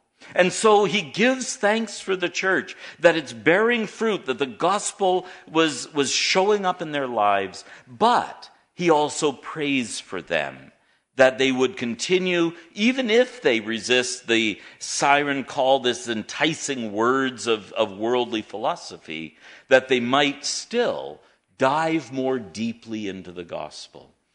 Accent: Kapuskasing, Ontario, Canada; You might have heard that I grew up in Kapuskasing.

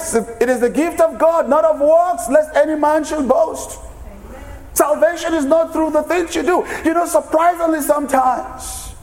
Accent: Nigeria; I grew up in Nigeria, and my parents belonged to a cult. I grew up in the cult.

